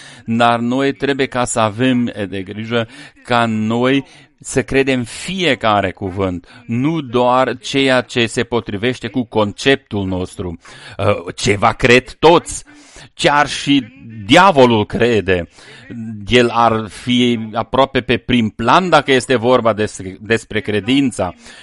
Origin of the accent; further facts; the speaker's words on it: France; Romanian is a second language; Sunt un francez, sunt un catolic și sunt și ateist.